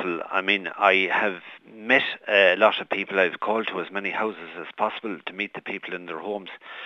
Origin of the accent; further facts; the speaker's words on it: Connacht, Ireland; I'm from South Sligo, from farming stock, as they say, in South Sligo, and I'm living at Carrow for the last 28 years. So I have two bases in the county